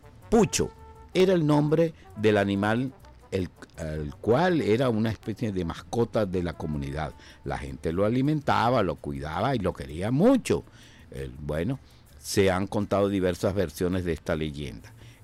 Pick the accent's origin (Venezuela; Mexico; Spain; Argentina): Venezuela; Valencia, Carabobo; now in Caracas, Venezuela; nosotros los provincianos, digo los provincianos, pero yo soy de Valencia, y así, bueno, yo formo parte de ese 60% de población que tiene Caracas, que somos venidos de la provincia